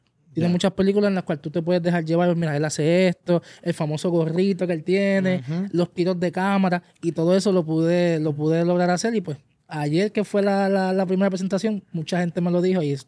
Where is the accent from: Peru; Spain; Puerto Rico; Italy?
Puerto Rico; Adjuntas; Yo soy de Adjuntas. Okay. O sea, yo soy de lejos, por allá, tú sabes por dónde.